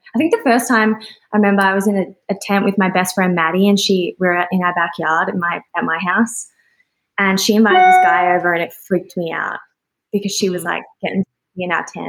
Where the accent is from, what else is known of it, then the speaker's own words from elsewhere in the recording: Melbourne, Victoria, Australia; also born or lived in Minnesota, United States / Perth; So I was born in Minnesota. My mom's Australian. My dad's American. And when I was like nearly eight, we all moved back to Australia. So I basically fully grew up in Australia.